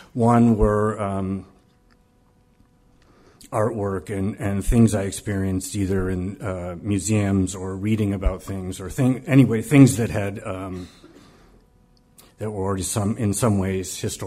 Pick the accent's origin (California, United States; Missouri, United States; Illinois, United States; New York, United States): Illinois, United States; Chicago; I was growing up on the South Side, Hyde Park, Chicago, and my father was doing science research at the University of Chicago.